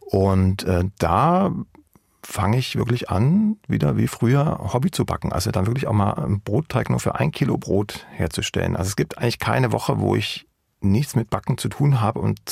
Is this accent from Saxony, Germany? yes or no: yes; Johanngeorgenstadt, Saxony, Germany; also born or lived in Freiberg; Ich komme ja aus dem Erzgebirge, bin gebürtiger Freiberger, lange Jahre in Johanngeorgenstadt gelebt als Kind, also mitten im tiefsten Westerzgebirge.